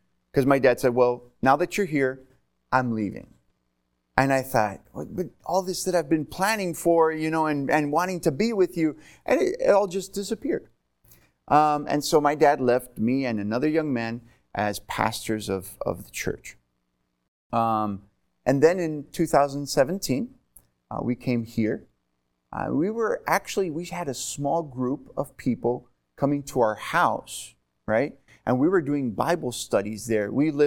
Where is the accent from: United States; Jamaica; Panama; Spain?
Spain; my parents were missionaries in Spain for many, many years. And I grew up in Spain, right? So I've actually got dual citizenship.